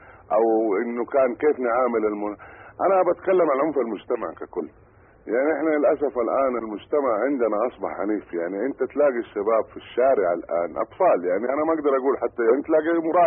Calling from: Jeddah, Makkah Province, Saudi Arabia; يعني حتى أنا أتكلم من جدة

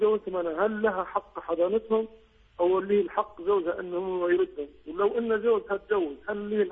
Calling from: United Kingdom; من بريطانيا.

